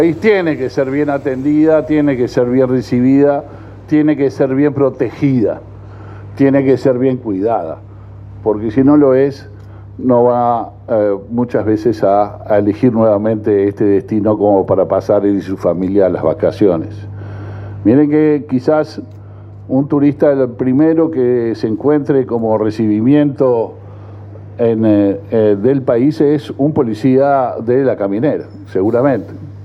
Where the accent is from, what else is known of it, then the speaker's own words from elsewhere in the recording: Uruguay; como uruguayo